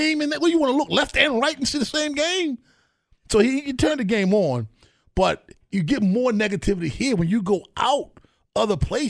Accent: Baltimore, Maryland, United States; You from Baltimore? Yeah, I'm from Baltimore.

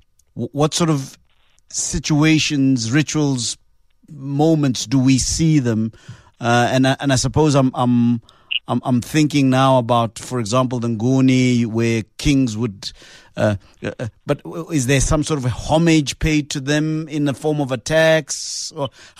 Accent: Mamelodi, Gauteng, South Africa; I come from Mamelodi

